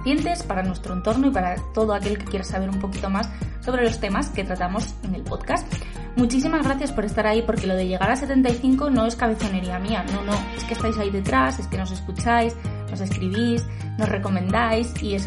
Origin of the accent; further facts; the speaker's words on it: Cangas del Narcea, Asturias, Spain; en Cangas del Narcea, en mi pueblo